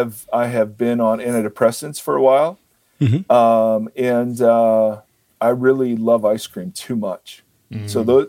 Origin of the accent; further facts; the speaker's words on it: Ohio, United States; Yeah, I grew up in Ohio.